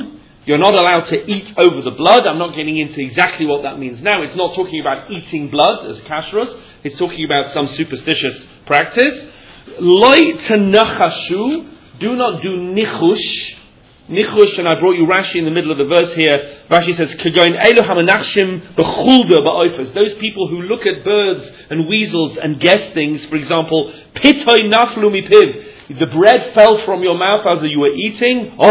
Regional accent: England, United Kingdom; When I was growing up in England, the number 13 was absent from all the streets.

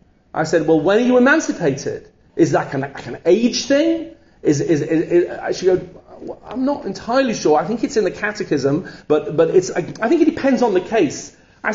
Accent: England, United Kingdom; I'm English.

